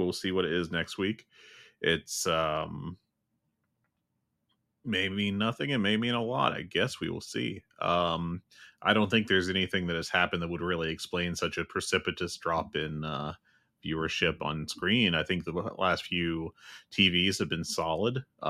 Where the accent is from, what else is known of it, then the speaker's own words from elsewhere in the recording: West Virginia, United States; I grew up in West Virginia, in a very white portion of West Virginia